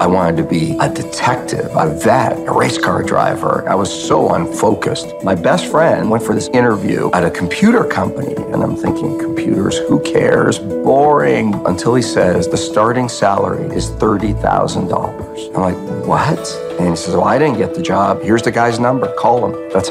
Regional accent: Croatia; I was born in Croatia, which was a communist country when I was there called Yugoslavia.

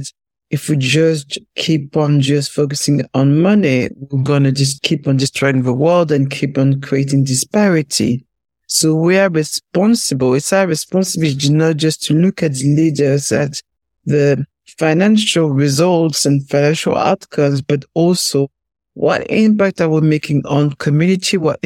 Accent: Paris, Île-de-France, France; So I was born in Paris.

